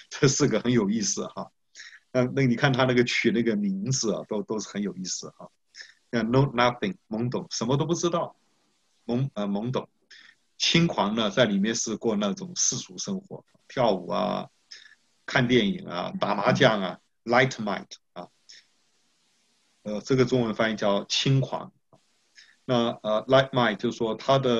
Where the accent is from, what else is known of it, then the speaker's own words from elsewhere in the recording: Taiwan; 像我小的时候住在基隆河边呢，基隆河跟暖江的交口啊